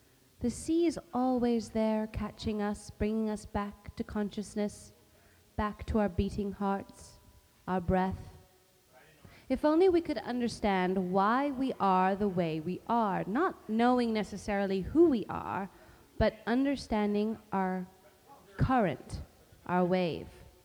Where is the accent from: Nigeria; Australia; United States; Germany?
Germany; I'm from Germany and I do lots of things.